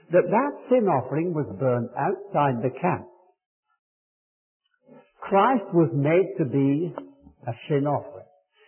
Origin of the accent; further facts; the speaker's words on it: Wales, United Kingdom; accent: Welsh; I was born in a small village in South Wales. My people are not Welsh. I'm not Welsh, but I spoke Welsh and English. English with a very strong Welsh accent. It made me a laughing stock of the boys when I went into the north of England.